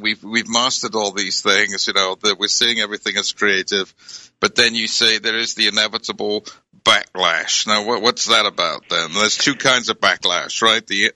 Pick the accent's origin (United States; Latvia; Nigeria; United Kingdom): United Kingdom; Wales; I grew up in Wales